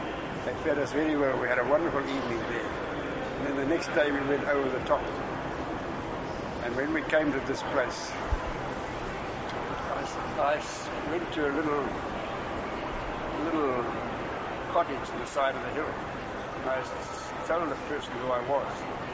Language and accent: English; England, United Kingdom; accent: English; they won't be able to recognize me with my English accent